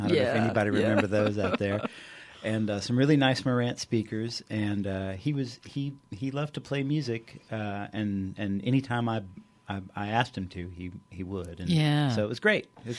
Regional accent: Baton Rouge, Louisiana, United States; Anyway, I grew up in Baton Rouge. My family is from Crowley and from Morgan City.

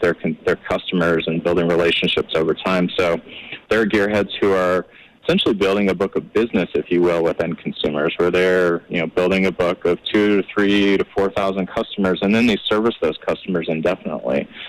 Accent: Utah, United States; I'm a Utah native. I grew up in the Wasatch Front

